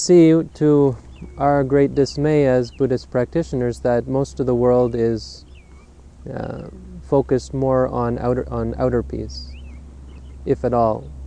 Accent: Ontario, Canada; This is my first time being to the Prairie Provinces. I'm from Ontario, but it's just like home.

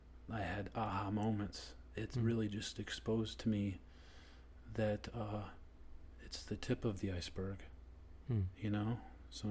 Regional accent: New York, United States; New York, and I just completed my program.

